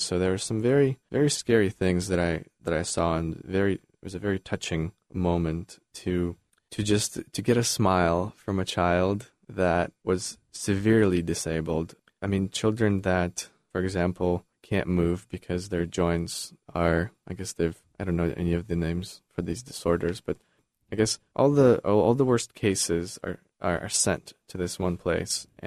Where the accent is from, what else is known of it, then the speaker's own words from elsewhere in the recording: Brest, Brest Region, Belarus; By the way, I'm from Brest, Belarus, and it's a city of over 300,000 people on the border of Poland in the west and Ukraine in the south.